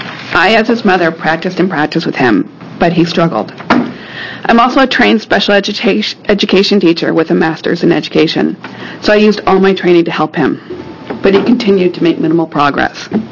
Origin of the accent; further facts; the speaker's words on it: Portland, Oregon, United States; I am from Portland.